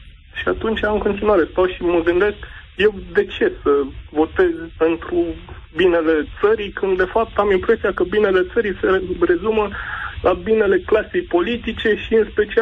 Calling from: Brașov, Brașov County, Romania; sunt din Brașov

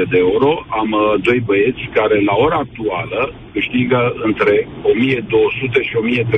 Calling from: Brașov, Brașov County, Romania; din Brașov, sunt antreprenor în Horeca

